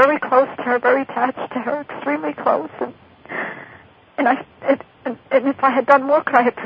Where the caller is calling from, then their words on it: New Jersey, United States; New Jersey.